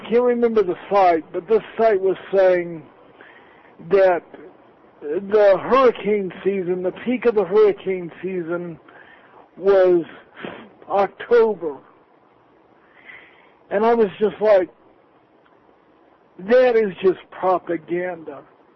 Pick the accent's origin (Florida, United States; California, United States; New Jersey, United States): Florida, United States; Tampa; I grew up on the Gulf Coast in Tampa.